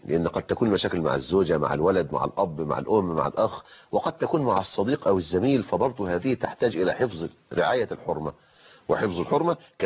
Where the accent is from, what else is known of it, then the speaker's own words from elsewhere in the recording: Egypt; عندنا في مصر